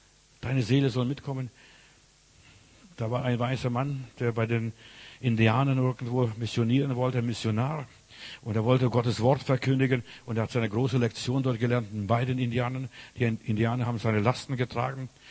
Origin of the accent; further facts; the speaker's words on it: Windenburg, Klaipėda County, Lithuania; Als ich in Litauen, Windenburg, da wo ich herkomme, war